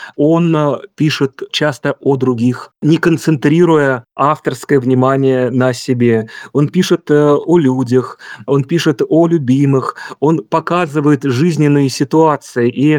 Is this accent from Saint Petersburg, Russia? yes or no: no; Kimry, Tver Oblast, Russia; born there; Я родился в Тверской области, в Кимрах, и часто, конечно, бывал в Твери.